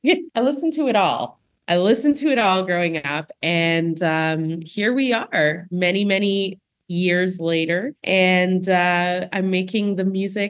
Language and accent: English; Toronto, Ontario, Canada; I grew up in Scarborough, which is a little suburb, right kind of the east side of Toronto.